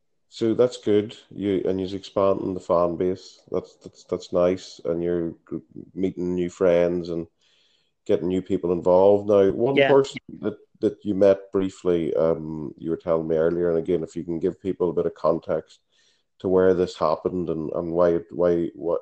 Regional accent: Ireland; Because, you know, I'm from Ireland, as you know, you're from Ireland.

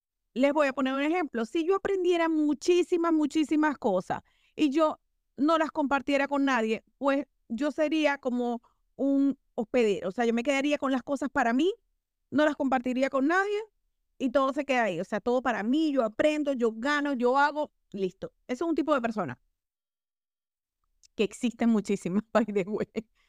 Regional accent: Venezuela; moved away; also born or lived in Argentina / Nigeria / Malaysia / Brazil; yo he vivido aproximadamente en 8 países. Yo soy venezolana, he vivido en la primera expatriación la tuve en Argentina, Neuquén, Argentina. Después de Argentina nos fuimos a Nigeria

